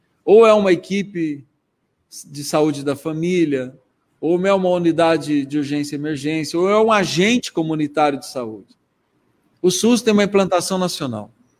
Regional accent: Brazil; mas, enquanto brasileiro, me preocupa muito o prenúncio do que está por vir.

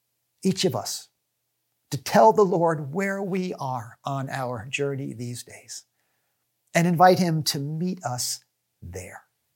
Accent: United States; And being an American, I couldn't help but think that while God certainly loved all the nations of the world, he had a special place in his heart for our nation.

